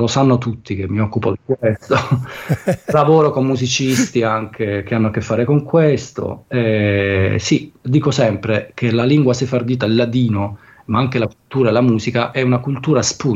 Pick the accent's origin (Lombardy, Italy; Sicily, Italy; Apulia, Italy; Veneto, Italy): Apulia, Italy; anche noi pugliesi abbiamo una tradizione in grico